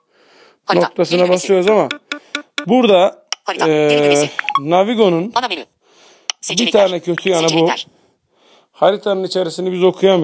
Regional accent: Beyoğlu, Kahramanmaraş, Turkey; Beyoğlu benim memleketim.

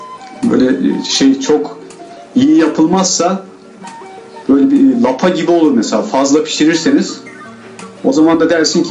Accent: Kilis, Kilis Province, Turkey; Mücedder'e biz Kilisliyiz aslen.

